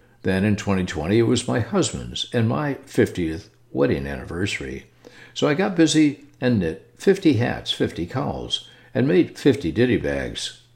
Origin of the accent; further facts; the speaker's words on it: New Jersey, United States; Even though we grew up in New Jersey and had lived through many cold winters